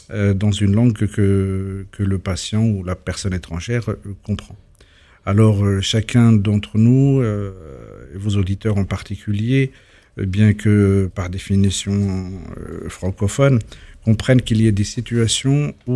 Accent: Algeria; first language Kabyle; French is a second language; Moi, je suis de langue maternelle kabyle, donc ma langue maternelle est considérée comme dialecte.

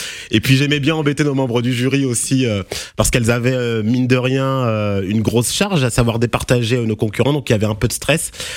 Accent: DR Congo; Moi, je suis congolais, donc on va dire que voilà.

